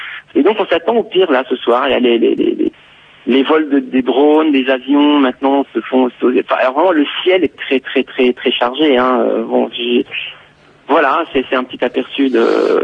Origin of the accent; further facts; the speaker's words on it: Gaza, Gaza Strip, Palestine; now in France; pour rentrer chez moi à Gaza, parce que j'ai ma famille, mes enfants, ma femme, mes enfants étaient restés à Gaza.